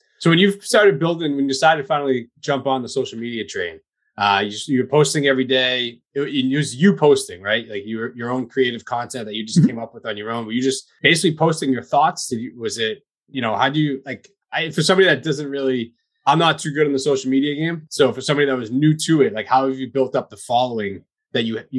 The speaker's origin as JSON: {"language": "English", "region": "Massachusetts", "country": "United States", "tie": "born or raised there", "said": "I've lived in Massachusetts my entire life, and I've never been to Martha's Vineyard."}